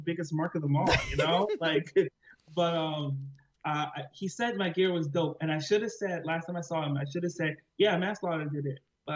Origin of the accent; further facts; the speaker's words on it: New York, United States; And I'm from New York, I'm from the Bronx.